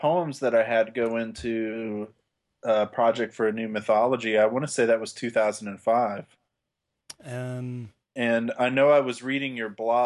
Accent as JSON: {"language": "English", "town": "Fort Leavenworth", "region": "Kansas", "country": "United States", "tie": "born there", "also_born_or_lived": "Germany", "said": "So I was born in Kansas and lived there for a bit. And then we went to Germany and I lived there for a while when I was a kid."}